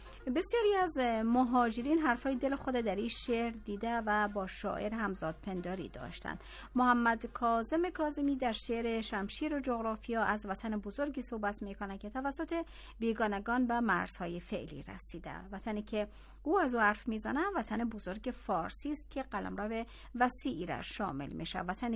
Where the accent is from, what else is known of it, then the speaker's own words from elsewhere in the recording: Afghanistan; من یک افغانستانی هستم،